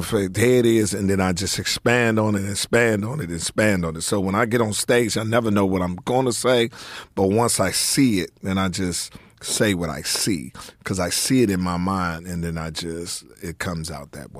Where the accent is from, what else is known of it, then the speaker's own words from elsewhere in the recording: Washington, District of Columbia, United States; At home. I'm from Washington, D.C., Southeast D.C.